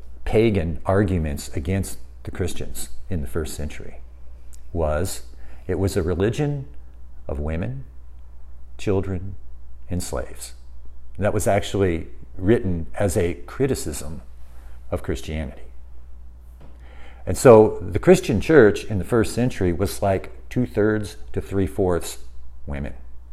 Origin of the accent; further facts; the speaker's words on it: United States; So I grew up in America. I'm an American.